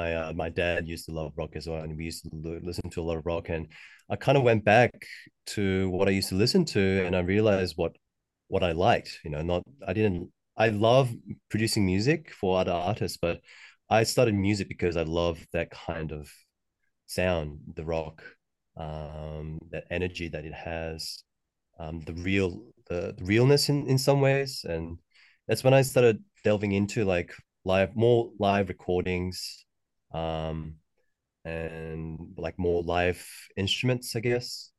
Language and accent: English; Australia; also born or lived in South Korea; I guess where I come from, because I'm from Australia, but I've done most of my music in Korea.